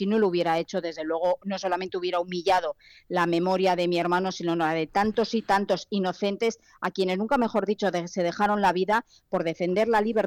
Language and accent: Spanish; Basque Country, Spain; porque en mi tierra, en el País Vasco, jamás ha existido un conflicto